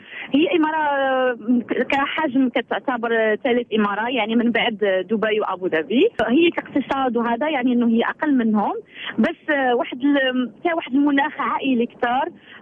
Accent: Morocco; moved away; وحنا كمغاربة عايشين في الخارج، وأنا كنتكلم عن نفسي

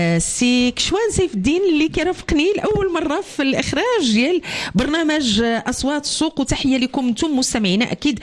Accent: Morocco; اللي كنشكيو منها جميع كمواطنين كمغاربة

